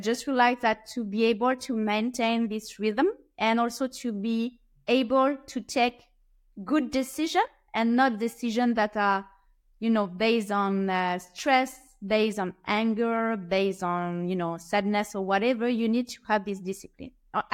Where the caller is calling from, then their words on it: Switzerland; I'm from Switzerland and I'm a good sleeper because I will be 45 this year.